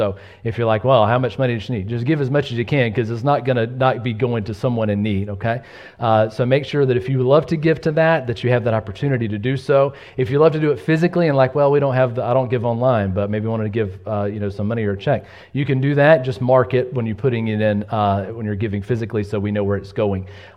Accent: Georgia, United States; See, I grew up in the South, South Georgia, and we have cornbread

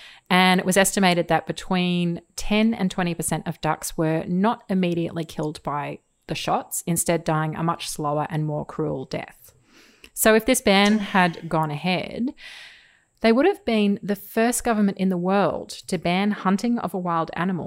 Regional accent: Queensland, Australia; "And on the eighth day, Joe created Queensland," which I think says it all really about growing up in Queensland.

